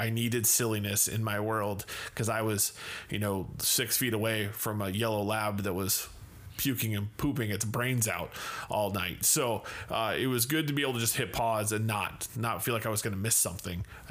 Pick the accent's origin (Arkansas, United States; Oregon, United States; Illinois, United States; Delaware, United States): Illinois, United States; Chicago; I'm from Chicago.